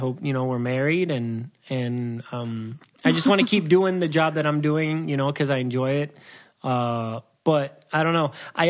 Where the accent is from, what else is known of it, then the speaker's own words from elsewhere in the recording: Louisiana, United States; now in Michigan, United States; I am a transplant now into the Midwest. I moved from Louisiana over here to Michigan and going 3 years now.